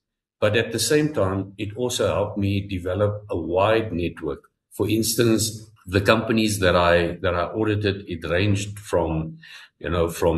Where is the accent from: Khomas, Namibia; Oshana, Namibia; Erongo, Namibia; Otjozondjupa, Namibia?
Khomas, Namibia; Windhoek; I was born in Namibia, born in Windhoek, grew up in Windhoek, lived in Windhoek for 50 years, went to school, studied at the University of Namibia